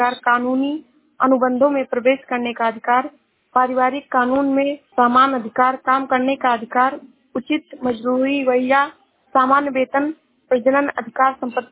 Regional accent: Uttar Pradesh, India; मैं जिला श्रावस्ती से हूँ।

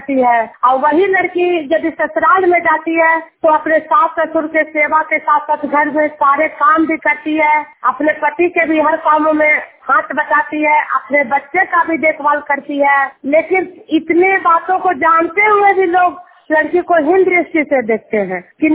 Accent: Juniyar, Bihar, India

